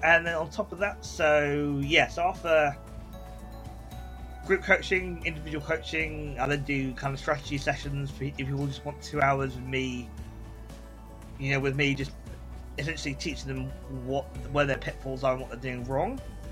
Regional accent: Bath, South West England, United Kingdom; Then I came back to my hometown, which is Bath, here in the south of the UK, and Googled how to make money online.

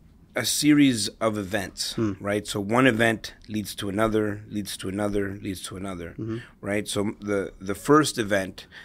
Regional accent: El Salvador; And the reason for that is because I came from El Salvador, war-torn country.

